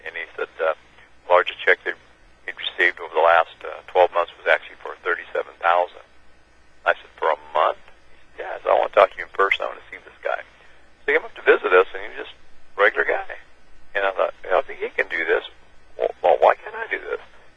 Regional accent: Washington, United States; When I grew up in Washington State here, and after college, I went to work for Del Monte Foods.

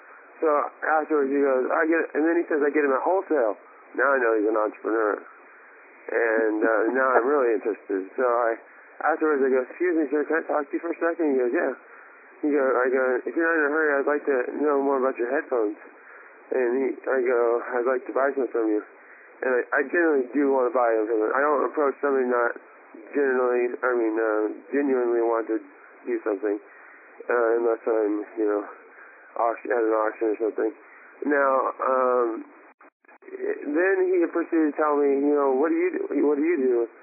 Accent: Silverton, Oregon, United States; I checked 2 other places, and this is Portland. I'm from Silverton, and I don't know the town very well.

